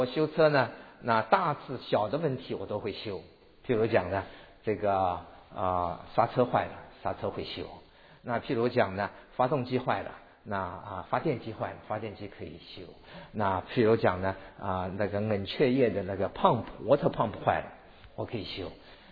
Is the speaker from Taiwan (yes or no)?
yes; Taiwan; 我小的时候在台湾长大啊，我十岁到十一岁的时候，我喜欢养鸽子。